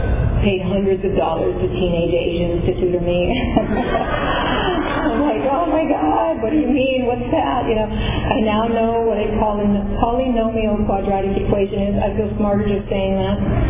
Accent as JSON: {"language": "English", "country": "Italy", "said": "I'm a girl from Italy."}